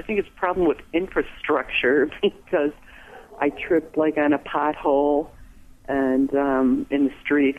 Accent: Chicago, Illinois, United States; I'm originally from Chicago

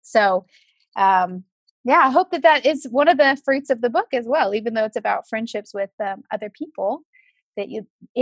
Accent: Houston, Texas, United States; growing up in the Houston area, I feel like you get kind of spoiled by really great Mexican and Tex-Mex food.

